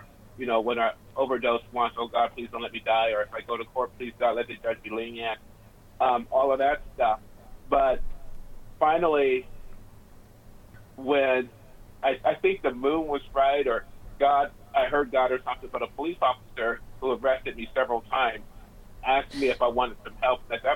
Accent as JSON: {"language": "English", "region": "Ohio", "country": "United States", "lives_now": "California", "said": "I'm from Ohio originally, ended up in California, homeless, addicted, couldn't get really nothing going on."}